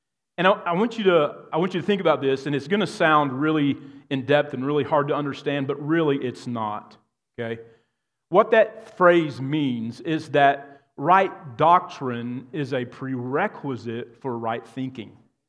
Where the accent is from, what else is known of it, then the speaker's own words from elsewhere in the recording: Texas, United States; there's a West Texas term that I'm going to use, and if you don't know, I am from Texas